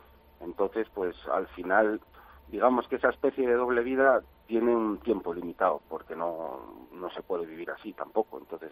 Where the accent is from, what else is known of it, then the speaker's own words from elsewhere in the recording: Madrigal, Castile and León, Spain; also born or lived in Salamanca; yo soy de Madrigal. Entonces, Madrigal es un pueblo de la provincia de Ávila, muy bien ubicado, está como en una especie de triángulo entre Salamanca, Valladolid, Ávila, valga la redundancia, y desde los 11 años estuve interno en Salamanca, en un colegio.